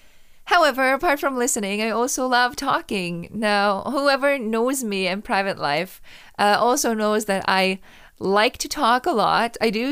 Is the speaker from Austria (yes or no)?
yes; Austria; English is a second language; And of course, I grew up in Austria. So it would be weird if I had nothing Austrian in me. But at the same time, as I said, I don't feel very much Austrian.